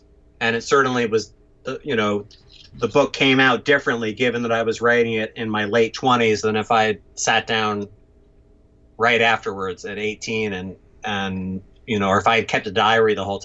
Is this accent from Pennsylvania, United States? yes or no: no; New York City, New York, United States; now in Los Angeles, United States; even though I've lived in LA now for the last several years, you know, I'm still a New Yorker at heart.